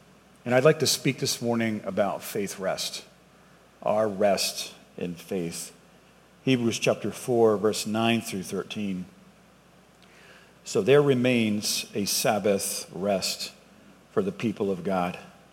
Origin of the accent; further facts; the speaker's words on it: Boston, Massachusetts, United States; now in Texas, United States; So I'm originally from Boston, the Boston area, and I hope that's not a deal breaker, but we got to Texas as quick as we could, as they say, right? So I've been here since 2016